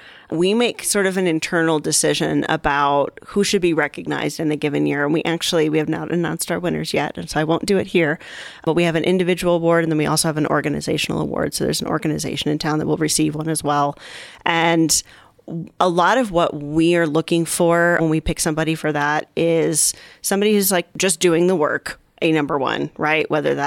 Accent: Michigan, United States; also born or lived in Chicago; So I grew up in Michigan. I lived here. I moved to Chicago. I moved back, right?

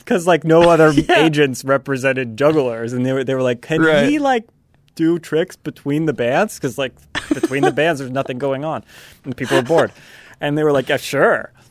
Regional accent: Pennsylvania, United States; also born or lived in Los Angeles / Atlanta; I grew up in Pennsylvania, kicked out to Los Angeles, bounced over to Atlanta

